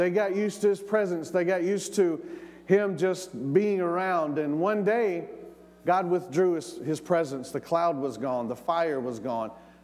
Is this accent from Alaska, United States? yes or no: no; Tennessee, United States; I'm from Tennessee. I've been here for 5 months.